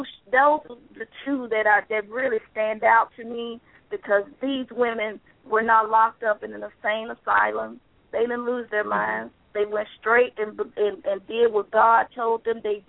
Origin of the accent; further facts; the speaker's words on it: Mississippi, United States; He lived in Texas at the time, and I'm from Mississippi.